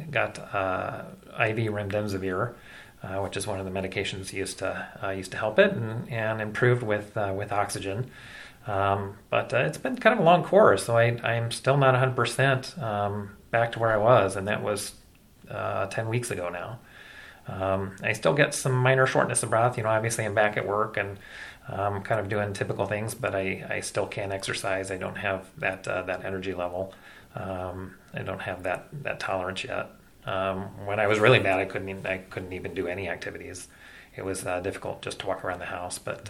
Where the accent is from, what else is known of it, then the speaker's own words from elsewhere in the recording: Des Moines, Iowa, United States; now in Central Illinois, United States; No, so I was actually born and raised in Des Moines, Iowa.